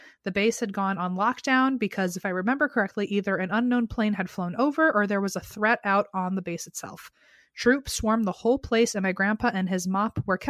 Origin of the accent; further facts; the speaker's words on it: Michigan, United States; I am from Northeast Michigan, as are my grandparents.